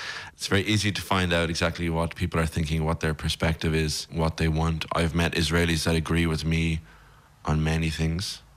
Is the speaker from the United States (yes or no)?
no; Sutton, Leinster, Ireland; now in Cologne, Germany; I'm a violinist from Sutton in Dublin, and I'm studying in Cologne in Germany, my master's degree.